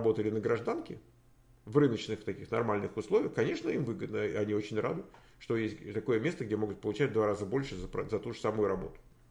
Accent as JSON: {"language": "Russian", "country": "Ukraine", "said": "Добрый вечер. Мы из Украины."}